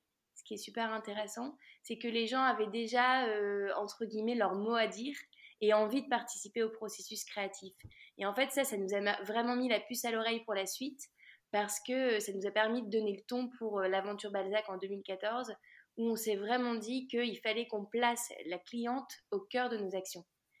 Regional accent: Lille, Hauts-de-France, France; now in Paris, France; j'ai 35 ans. Je suis la maman de deux enfants et j'habite à Paris et je suis lilloise d'origine. Et c'est important de le préciser parce que Lille, c'est vraiment ma ville de cœur.

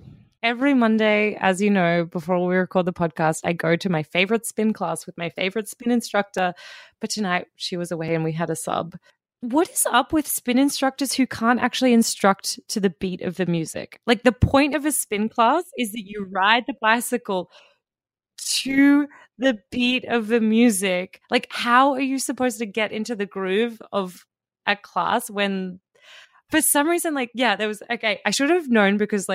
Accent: Australia; now in United States; living in America as an Australian, I think that you start to realize very quickly that Australians are inherently generalist

